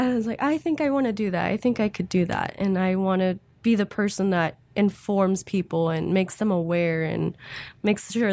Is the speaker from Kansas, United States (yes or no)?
yes; Olathe, Kansas, United States; Well, I grew up here in Kansas City, okay, from Olathe, so definitely been right in the middle of all four seasons